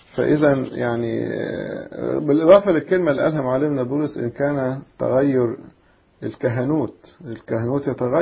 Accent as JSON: {"language": "Arabic", "region": "Upper Egypt", "country": "Egypt", "said": "احنا عندنا في الصعيد الجد يقول يا سيدي، وتيتا يقول لها ستي"}